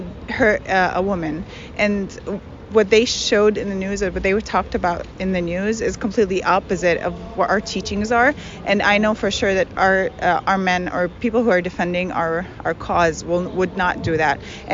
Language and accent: English; Jerusalem, Palestine; now in Pleasant Hill, United States; I'm originally from Palestine. I was born and raised in Jerusalem, and I live in Pleasant Hill.